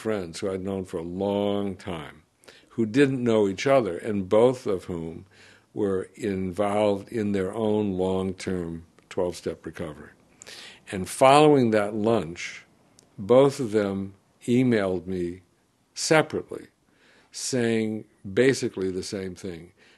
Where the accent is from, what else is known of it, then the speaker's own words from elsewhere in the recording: New York, United States; Growing up in New York, right in the middle of all